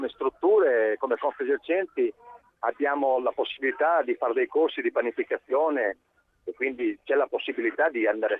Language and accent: Italian; Ferrara, Emilia-Romagna, Italy; Io sono di Ferrara.